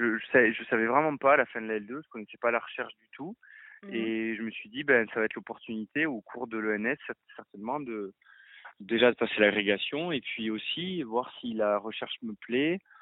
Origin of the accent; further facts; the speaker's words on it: Occitanie, France; Moi, je viens de l'Hérault, j'ai grandi pas très loin de Béziers